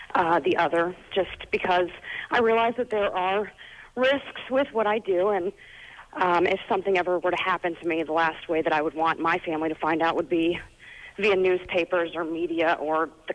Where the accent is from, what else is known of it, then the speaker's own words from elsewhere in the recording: Washington, District of Columbia, United States; I grew up in the Washington, D.C. area, and that's what you do. You know, my parents worked for the government.